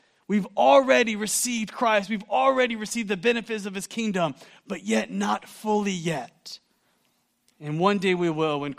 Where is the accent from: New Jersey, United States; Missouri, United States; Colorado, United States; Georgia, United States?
Georgia, United States; Atlanta; I was from the Atlanta area, I snatched her before anybody else could.